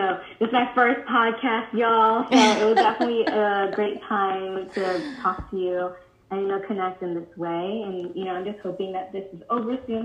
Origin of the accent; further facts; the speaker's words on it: New York, United States; some of my friends that have never been to an art gallery who've been born and raised in New York as well